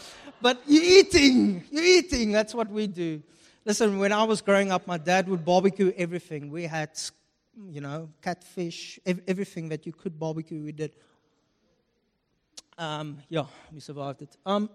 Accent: Upington, Northern Cape, South Africa; I'm from Upington, let me tell you.

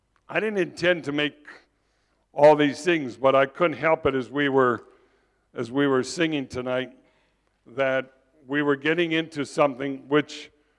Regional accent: United States; You know, I'm an American, as you can hear.

